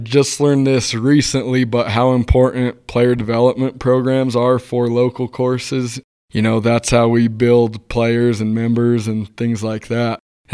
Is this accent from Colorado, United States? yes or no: yes; Alamosa, Colorado, United States; So, Adam, I was born and raised here in Alamosa. I'm a local. Family's got old ties here in the valley.